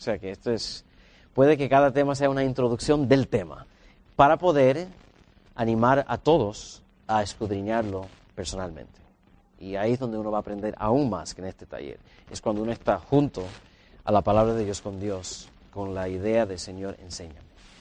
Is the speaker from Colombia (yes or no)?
no; Miami, Florida, United States; now in Huntsville, United States; Soy originalmente de Miami, Florida, así que yo me crié con cubanos, porque Miami es de cubanos, pero mis padres son de donde son donde es mi querida hermana Xiomara, de la República Dominicana